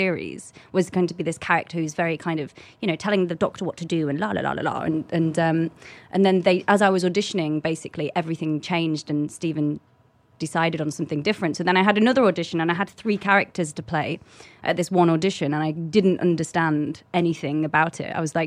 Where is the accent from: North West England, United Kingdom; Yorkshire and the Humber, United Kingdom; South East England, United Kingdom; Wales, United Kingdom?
North West England, United Kingdom; Blackpool; I was born in a place called Blackpool, which basically is the Pleasure Beach, which is this huge theme park.